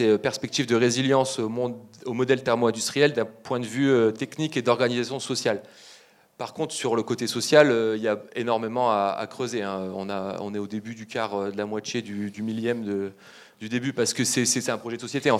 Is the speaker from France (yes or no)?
yes; Arras, Hauts-de-France, France; born or raised there